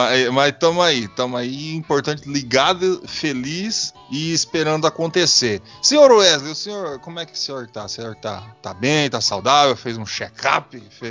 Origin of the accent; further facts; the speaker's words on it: Brazil; Sou índio, BR, porra. Brasileiro. Que é original, meu amigo. Que é de fábrica.